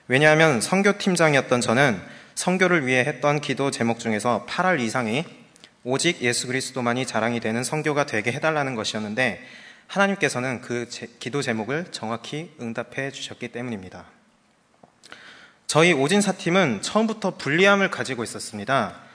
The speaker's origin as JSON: {"language": "Korean", "region": "Jeju", "country": "South Korea", "said": "참고로요 저는 제주도 사람입니다."}